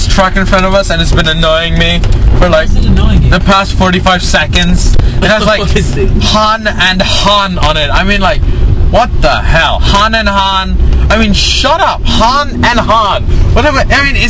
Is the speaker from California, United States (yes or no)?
yes; California, United States; California.